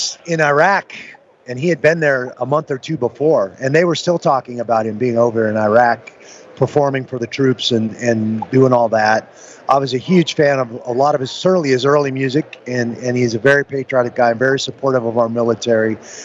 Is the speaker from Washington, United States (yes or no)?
yes; Seattle, Washington, United States; I grew up in Seattle, right.